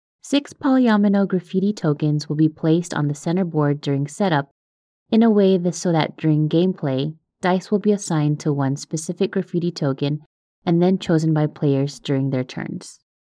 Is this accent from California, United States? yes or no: yes; Los Angeles, California, United States; Born and raised in Los Angeles, graffiti and street art could be found on nearly every street of my surrounding neighborhood.